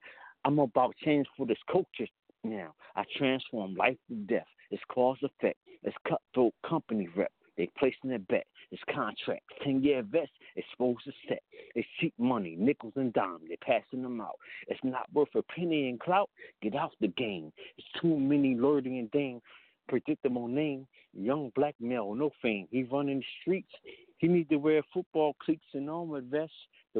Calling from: Camden, New Jersey, United States; I'm coming from Camden, New Jersey.

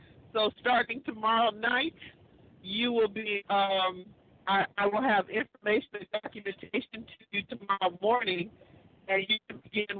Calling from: Florida, United States; I'm calling from Florida.

